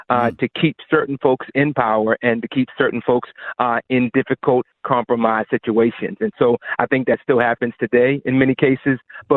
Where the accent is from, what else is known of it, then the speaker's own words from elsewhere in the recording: Baltimore, Maryland, United States; now in Pittsburgh, United States; I'm born and raised in Baltimore. I've been in Pittsburgh for 13 years ago now.